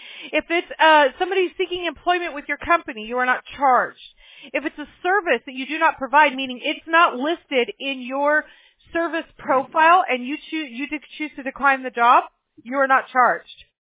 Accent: Mobile, Alabama, United States; born there; which I can say because I was born in Mobile, Alabama, which is about as far south as you can get, okay?

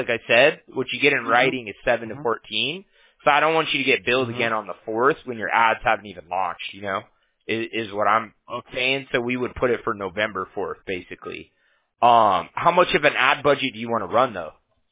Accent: Huntington Beach, California, United States; I'm from Orange County too, like, you know, I'm from Huntington Beach or whatnot.

